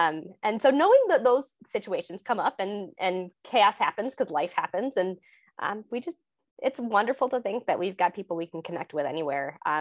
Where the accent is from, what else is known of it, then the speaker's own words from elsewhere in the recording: Midwest, United States; Growing up in the Midwest is a very siloed, protected way to grow up, especially if you're not living in a large city.